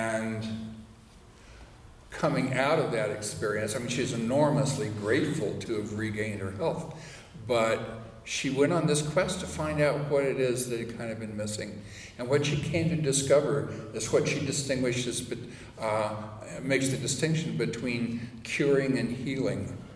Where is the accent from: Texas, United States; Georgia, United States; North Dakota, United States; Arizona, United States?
Arizona, United States; I grew up in the Sonoran Desert. So I go down there every February now that I have the opportunity just to hang out in the desert and remember what that's like.